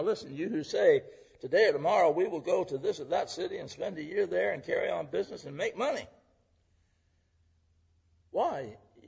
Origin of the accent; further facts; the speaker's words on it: United States; Now, I'm an American, and I believe in America, and I believe and love this country.